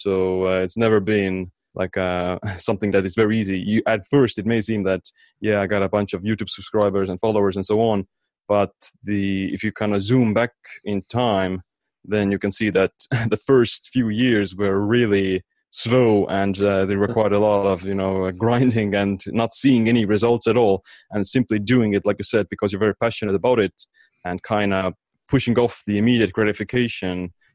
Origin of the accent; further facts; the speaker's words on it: Estonia; Well, like I said, I'm from Estonia